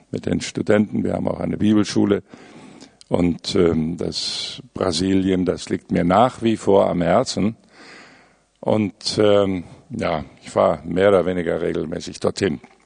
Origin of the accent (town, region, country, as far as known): Hesse, Germany; born or raised there; also born or lived in Lodz, Poland